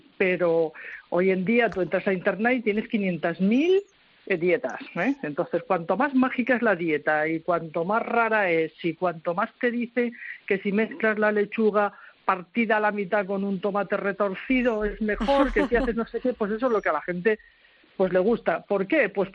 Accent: Madrid, Community of Madrid, Spain; Cuando yo era pequeña yo jugaba todo el día en la calle, yo soy de Madrid, jugaba en la calle.

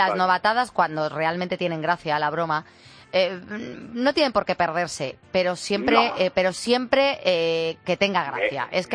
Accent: Madrid, Community of Madrid, Spain; como soy de Madrid

